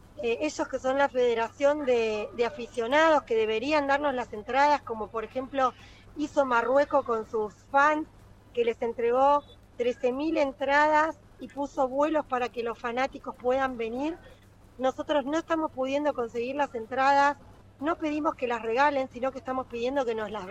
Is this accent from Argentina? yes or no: yes; Argentina; argentinos que estamos acá desde el principio.